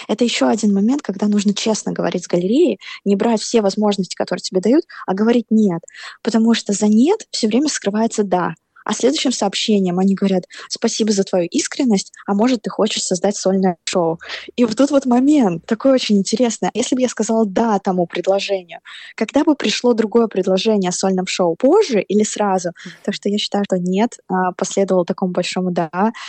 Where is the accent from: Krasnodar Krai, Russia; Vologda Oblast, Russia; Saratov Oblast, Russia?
Saratov Oblast, Russia; Saratov; now in Saint Petersburg, Russia; Я из Саратова переехала в Петербург